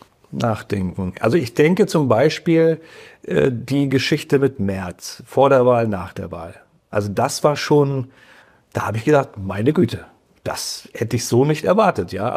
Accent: East Germany, Germany; Ich bin im Osten ja groß geworden bei uns.

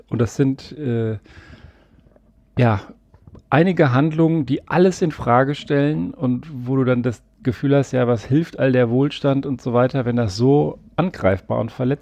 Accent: Berlin, Germany; also born or lived in Hesse; Und ich habe schon als Kind, so als 10-, 11-, 12-Jähriger, in Osthessen habe ich ja mal gewohnt, in Berlin bin ich aufgewachsen.

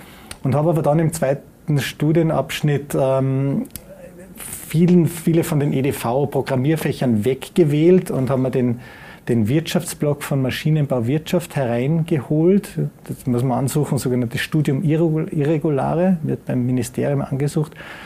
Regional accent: Mittersill, Salzburg, Austria; Ja, ich bin in Mittersil geboren, Mittersil zur Volksschule gegangen

